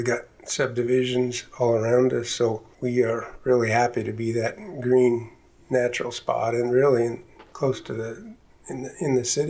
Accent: Missouri, United States; I grew up in Southwest Missouri, and we just had no deer.

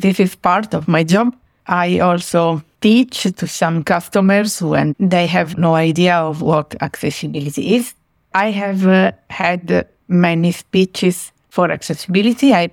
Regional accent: Italy; I am blind. I have been blind since birth. I'm from Italy.

